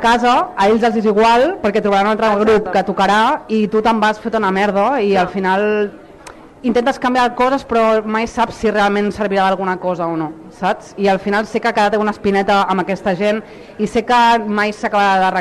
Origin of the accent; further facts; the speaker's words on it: Sabadell, Catalonia, Spain; soc de Sabadell i tinc un grup de punk rock … des de fa 20 anys.